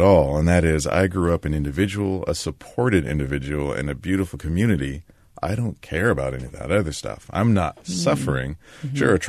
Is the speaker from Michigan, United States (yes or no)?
no; Tacoma, Washington, United States; born or raised there; also born or lived in Puyallup